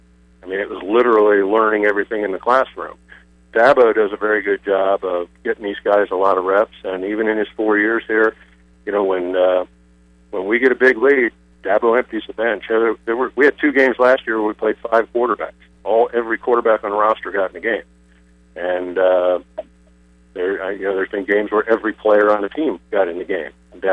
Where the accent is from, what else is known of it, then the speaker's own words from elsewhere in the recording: Cleveland, Ohio, United States; Well, I grew up in Cleveland, Ohio, so I never cared much about college football.